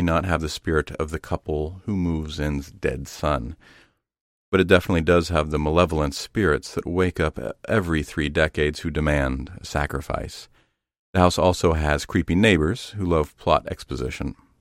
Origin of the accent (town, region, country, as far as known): Zanesville, Ohio, United States; born or raised there